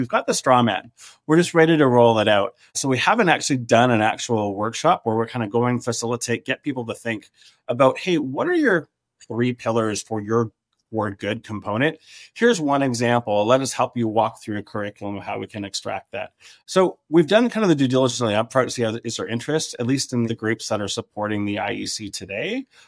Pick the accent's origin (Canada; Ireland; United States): Canada; That really hurts as a Canadian.